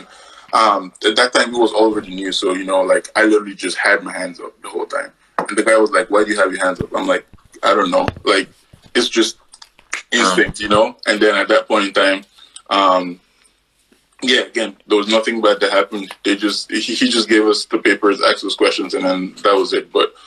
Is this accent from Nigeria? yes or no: yes; Jos, Plateau, Nigeria; I am from Nigeria, specifically from Jos.